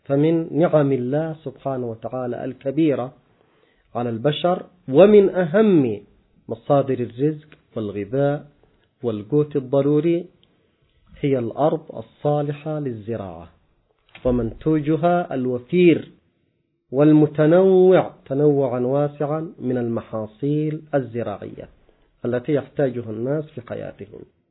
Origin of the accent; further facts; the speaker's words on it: Yemen; عندنا في اليمن يستوردون حتى الثوم من الصين